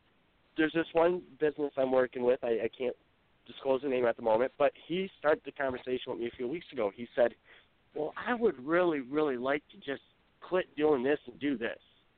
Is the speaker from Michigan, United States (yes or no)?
yes; Grand Rapids, Michigan, United States; They hit all them dispensaries in 1 week in Grand Rapids, my hometown.